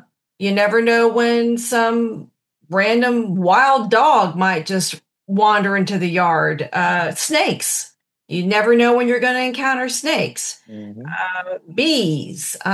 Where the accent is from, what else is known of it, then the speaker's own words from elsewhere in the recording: Blanton, United States; I'm really from an unincorporated part outside of Dade City called Blanton. And Blanton was rural. It was hilly. We were outside all the time.